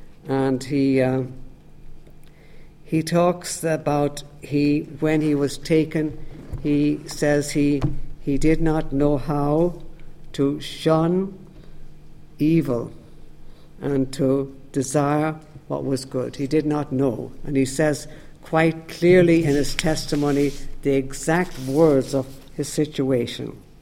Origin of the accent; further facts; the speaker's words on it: Ireland; And so it's our heritage. That's what we have as Irish men and Irish women.